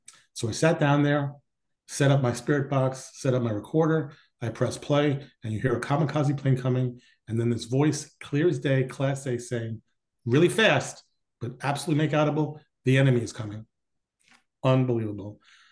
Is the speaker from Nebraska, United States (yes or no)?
no; New York, United States; I grew up in New York. I was there at 7 years old when it wasn't finished yet, wouldn't go up with my grandfather.